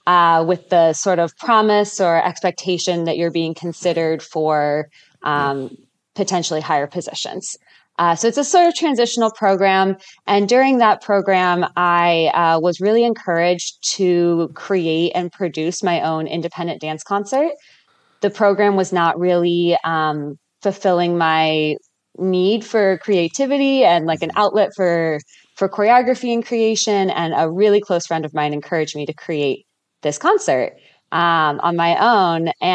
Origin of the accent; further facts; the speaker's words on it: Cincinnati, Ohio, United States; So I grew up in Cincinnati, Ohio, and I actually trained at a primarily ballet studio.